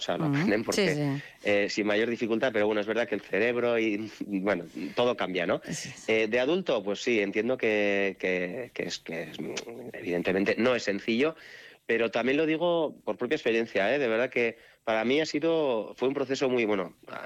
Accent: Puente la Reina, Navarre, Spain; Yo, yo soy de Puente la Reina, ¿no? De Gares.

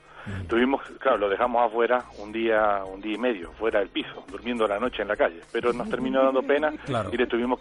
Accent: Buenos Aires, Argentina; Yo soy de Buenos Aires. Allá la playa más cerca está a 400, 500 kilómetros.

